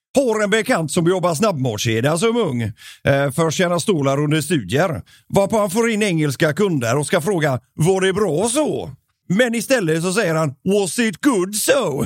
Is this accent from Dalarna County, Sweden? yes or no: yes; Dalarna County, Sweden; Plugg, det sa vi hemma i Dalarna också, kan jag säga.